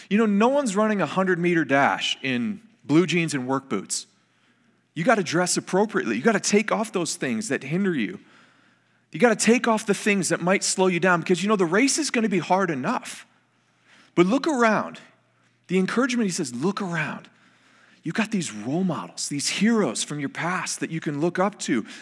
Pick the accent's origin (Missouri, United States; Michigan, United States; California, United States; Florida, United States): Michigan, United States; Detroit; I'm from Detroit. I'm a lifelong Lions fan